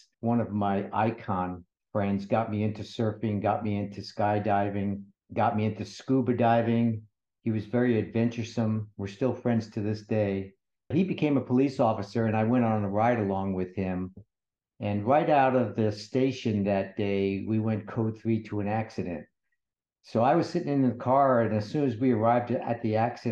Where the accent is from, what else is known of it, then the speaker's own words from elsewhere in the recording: New York City, New York, United States; born there; also born or lived in Santa Barbara; I was born in New York City and eventually came out with my parents to California. My father's job brought him out here and we settled in Santa Barbara where I spent my second portion of my teenage years.